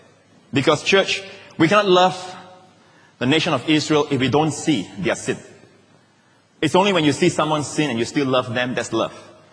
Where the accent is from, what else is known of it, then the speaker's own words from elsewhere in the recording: Malaysia; also born or lived in Singapore; Although I was born in Singapore, my father worked 8 years in Malaysia, and we stayed in a place that is almost akin like a village, a kampong.